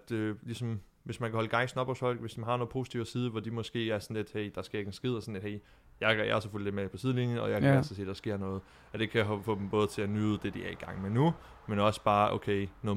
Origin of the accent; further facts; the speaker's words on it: Tejn, Capital Region of Denmark, Denmark; Jeg er født og opvokset i, jeg er født i Tegn og boede i Tegn. Sådan en lille flække på Bornholm. Men det meste af tiden har jeg boet på landet.